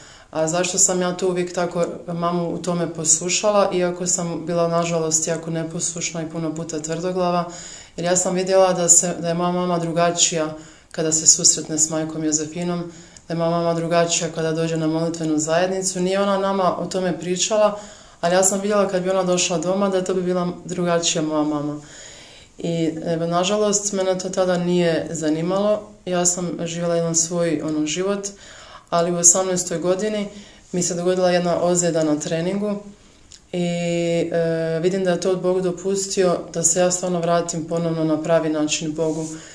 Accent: Zagreb, Zagreb County, Croatia; Rođena sam u Zagrebu 1985. godine, gdje sam završila i osnovnu i srednju školu

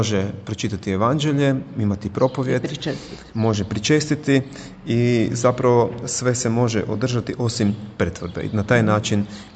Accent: Croatia; Naravno, trebaš završiti teološki fakultet kod nas u Hrvatskoj, koji traje 5 godina

